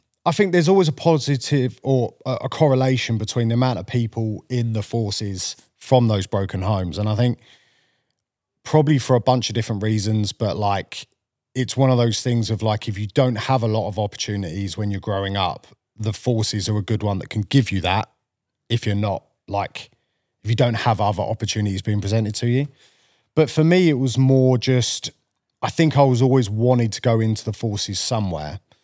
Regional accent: Southend, East of England, United Kingdom; also born or lived in Wales; But yeah, so I was born in Essex and grew up mainly around Essex.

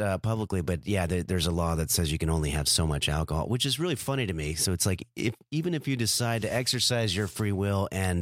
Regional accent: La Crescenta, California, United States; When I travel, when I tell people I grew up

